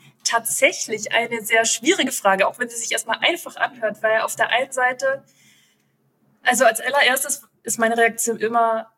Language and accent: German; Baden-Württemberg, Germany; ich komme auch aus dem Schwabenländle, ich kenne das.